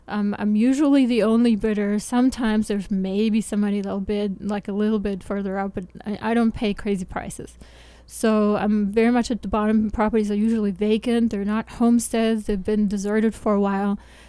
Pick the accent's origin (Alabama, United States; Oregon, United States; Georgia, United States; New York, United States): Georgia, United States; She was from Arizona. I'm here from Georgia.